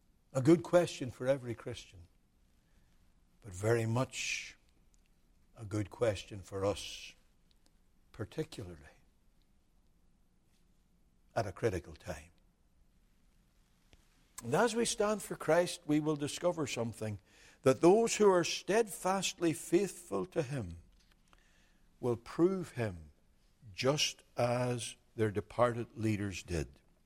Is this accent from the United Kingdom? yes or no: yes; United Kingdom; now in United States; despite 30 years in America, I am British